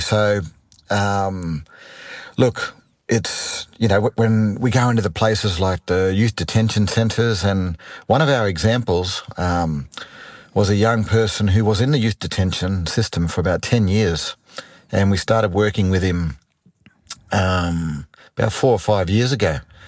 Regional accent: Darwin, Northern Territory, Australia; moved away; also born or lived in Sydney; But it was tough because I'm from Darwin, like you said.

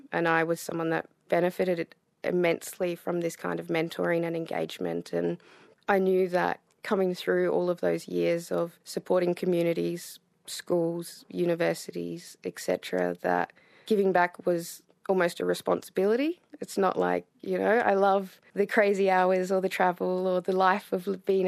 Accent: Ceduna, South Australia, Australia; I'm a proud Wirangoo Noongar and Wongatha woman, and I was born and raised on my homelands just out of Ceduna called Yarralina. And growing up in Ceduna for me was absolutely, you know, a once-in-a-lifetime experience.

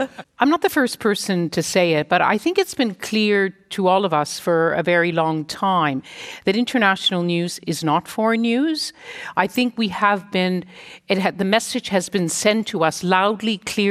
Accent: Canada; and I speak partly here as a Canadian

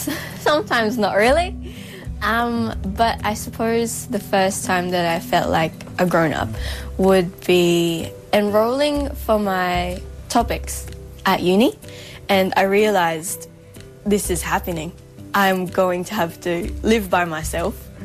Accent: Philippines; now in Australia; So my family and I hail from Philippines.

